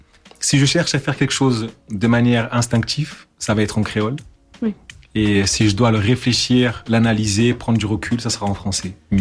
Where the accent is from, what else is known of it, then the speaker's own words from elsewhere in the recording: Nice, Provence-Alpes-Côte d'Azur, France; French is a second language; En fait, ce qu'il faut savoir, c'est que moi je suis arrivé, je parlais pas un mot français. Mais encore une fois, j'ai eu une grande chance. À l'école, j'ai grandi dans le sud de la France, à Nice.